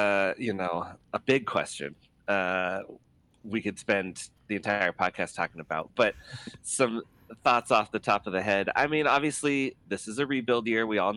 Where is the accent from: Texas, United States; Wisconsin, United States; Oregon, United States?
Oregon, United States; Portland; You know, growing up in Portland, that was my team.